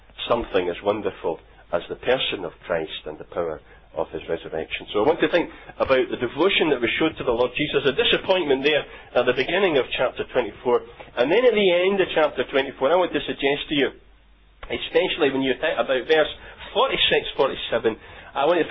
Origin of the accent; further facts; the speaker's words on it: Scotland, United Kingdom; I suppose it's maybe just being Scottish, isn't it?